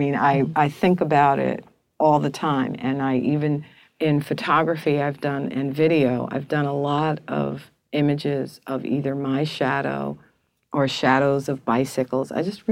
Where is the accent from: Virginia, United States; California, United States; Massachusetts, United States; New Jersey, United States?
New Jersey, United States; Newark; I was born here. I was born here in Newark, New Jersey.